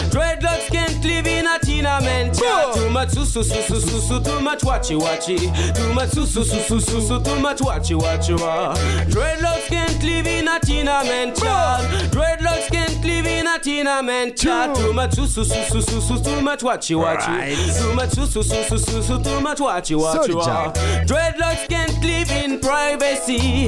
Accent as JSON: {"language": "French", "country": "France", "said": "Je suis français de base, voilà. Donc, je parle couramment français et pas du tout couramment anglais"}